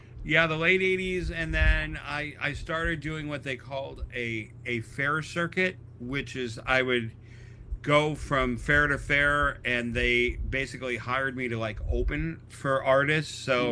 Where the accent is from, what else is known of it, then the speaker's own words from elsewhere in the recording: New York, United States; born there; now in Seattle, United States; I'm a coast person. I was born in New York, and I really missed the coast.